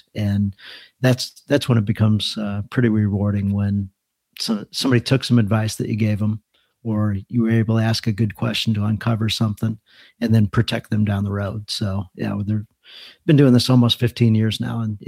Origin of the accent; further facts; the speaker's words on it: Fenton, Missouri, United States; So I grew up in Fenton, Missouri. So local guy